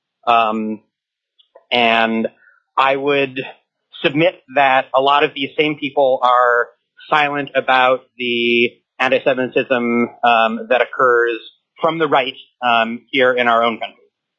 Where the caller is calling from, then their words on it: Utqiagvik, Alaska, United States; I am actually calling from Ukiavik today, but I'm a resident of Anchorage. I'm also a member of the Jewish congregation in Anchorage, Congregation Beth Shalom